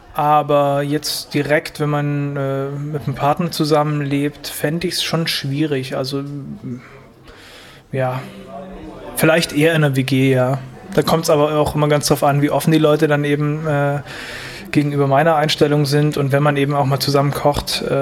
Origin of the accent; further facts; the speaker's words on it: Brandenburg, Germany; born there; now in Neu-Ulm, Germany; ich bin 26 Jahre alt und komme gebürtig aus Brandenburg und lebe aktuell in Neu-Ulm und wohne zurzeit allein